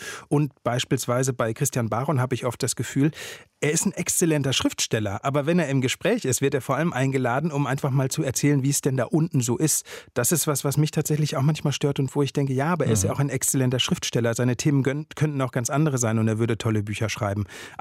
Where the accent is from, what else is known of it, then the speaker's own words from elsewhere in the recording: Plettenberg, North Rhine-Westphalia, Germany; zu meiner eigenen Kleinstadt, zu meiner Heimatstadt Plettenberg, eine andere Beziehung gefunden habe